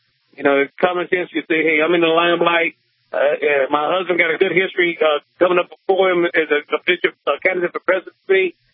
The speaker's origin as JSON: {"language": "English", "region": "Virginia", "country": "United States", "said": "I'm from Virginia originally. I'm just up here for a state closeout because family members passed away."}